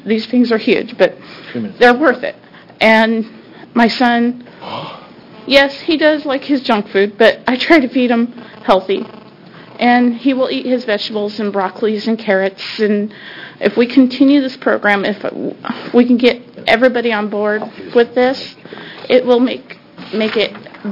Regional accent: Oregon, United States; I'm from Southern Oregon.

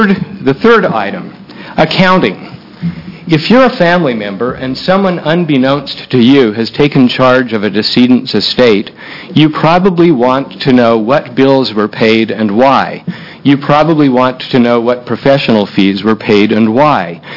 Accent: Portland, Oregon, United States; I'm an attorney from Portland.

